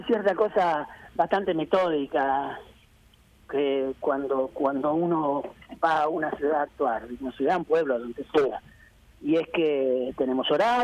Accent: Rosario, Santa Fe, Argentina; los rosarinos tenemos como cierta características personales similares

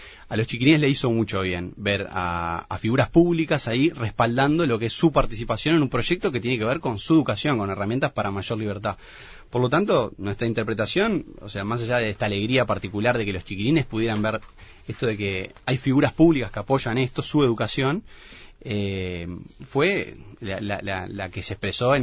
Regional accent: Uruguay; como uruguayo

